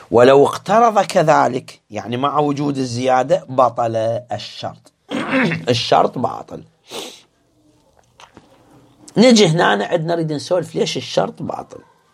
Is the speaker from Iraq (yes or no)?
yes; Iraq; قلت لكم احنا عندنا في العراق اكو بنك واحد